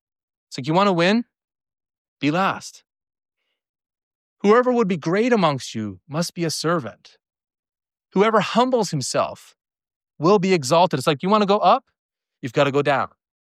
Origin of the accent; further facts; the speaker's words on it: Newfoundland and Labrador, Canada; You know, I grew up in Newfoundland.